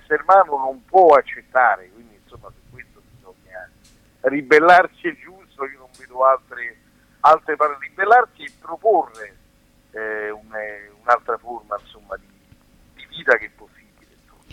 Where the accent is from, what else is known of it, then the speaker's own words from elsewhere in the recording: Piedmont, Italy; Siamo tutti della Val di Susa